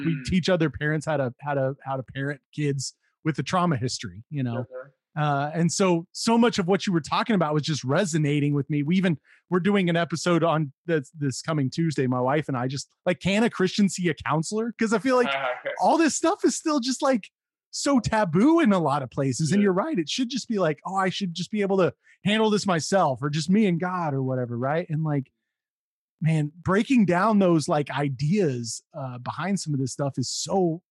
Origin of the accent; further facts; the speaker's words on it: Texas, United States; I'm from Texas, right? Small town Texas. I grew up around only white people